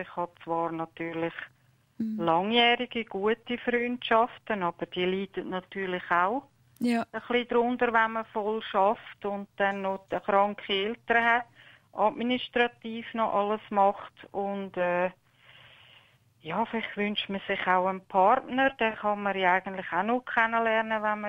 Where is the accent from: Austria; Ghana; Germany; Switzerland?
Switzerland; born there; Ich bin in der Schweiz geboren und sie beide nicht.